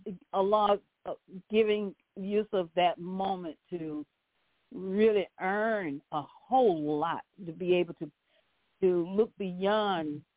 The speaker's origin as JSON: {"language": "English", "town": "St. Petersburg", "region": "Florida", "country": "United States", "said": "a Floridian calling from St. Petersburg."}